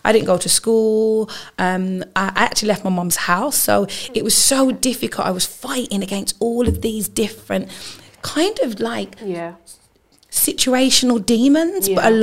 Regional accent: Handsworth, West Midlands, United Kingdom; I went to a girls' school, and because I was from Handsworth.

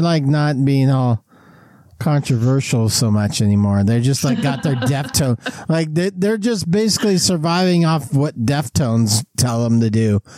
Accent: Illinois, United States; I'm from the Chicago suburbs.

